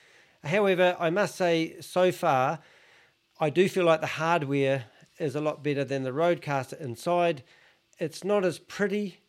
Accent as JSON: {"language": "English", "country": "New Zealand", "said": "I'm a Kiwi"}